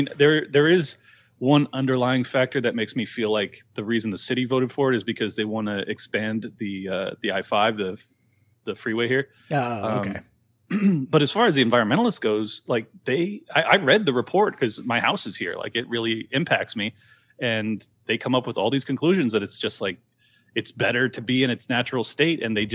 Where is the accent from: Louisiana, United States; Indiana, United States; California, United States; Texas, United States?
California, United States; San Diego; As someone who's, you know, born and raised in San Diego, I've witnessed forest fires, you know, my entire life.